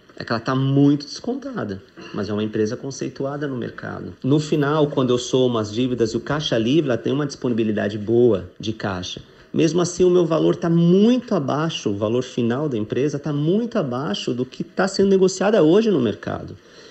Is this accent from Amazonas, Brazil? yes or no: no; São Paulo, Brazil; sou de São Paulo.